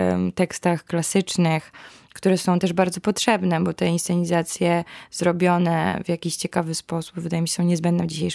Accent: Kraków, Lesser Poland, Poland; Bo jestem z Krakowa.

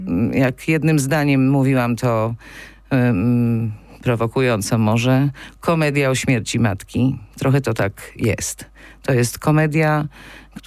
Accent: Gliwice, Silesian Voivodeship, Poland; moved away as an adult; now in Kraków, Poland; bo to moje rodzinne miasto. Do Krakowa przyjechałam na studia i już zostałam.

